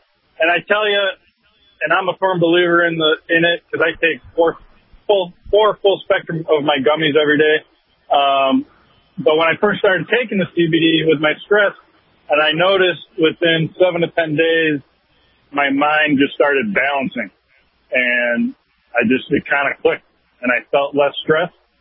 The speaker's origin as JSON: {"language": "English", "town": "Chicago", "region": "Illinois", "country": "United States", "said": "So I'm from the Chicago area at the time."}